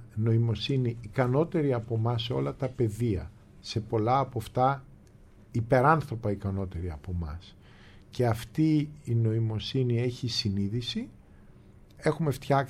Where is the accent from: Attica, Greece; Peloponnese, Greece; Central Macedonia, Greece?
Attica, Greece; Athens; εγώ μεγάλωσα στην Αθήνα, με πολλαπλές καταγωγές οικογενειακές και από την Σμύρνη και από τη Μάνη, πατρική από τη Μάνη